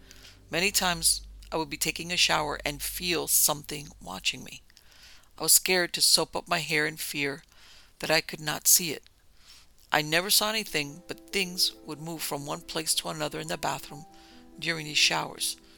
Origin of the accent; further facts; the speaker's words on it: Irmo, South Carolina, United States; I grew up in Irmo, South Carolina, in a middle-class neighborhood that was just wonderful.